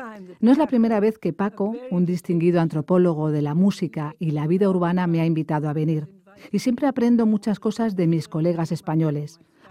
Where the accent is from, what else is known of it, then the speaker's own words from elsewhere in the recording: Northern Ireland, United Kingdom; Yo vengo de Irlanda del Norte, donde hay un habla hermosa y llena de ingenio.